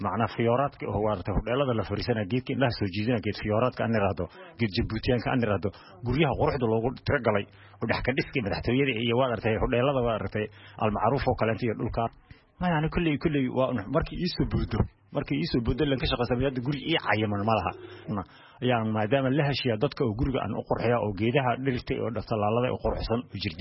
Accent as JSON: {"language": "Somali", "town": "Qallaafe", "region": "Somali Region", "country": "Ethiopia", "said": "qallaafay ayaan ka imid dirimadii hore lugbaanan aaga imid"}